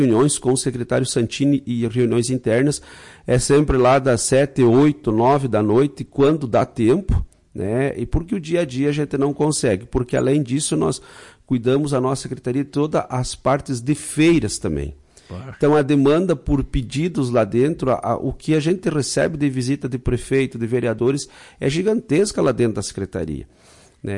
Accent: Lagoa Vermelha, Rio Grande do Sul, Brazil; eu venho de Lagoa Vermelha

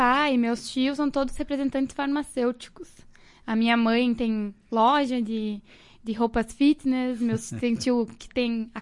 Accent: Passo Fundo, Rio Grande do Sul, Brazil; now in Marau, Brazil; nasci em Passo Fundo, fiquei em Passo Fundo até o ano passado. Aí, no ano passado, me formei, fui a Curitiba para fazer minha pós-graduação, que ainda estou fazendo. E trabalhei alguns meses em Guaporé também, e agora aqui em Marau.

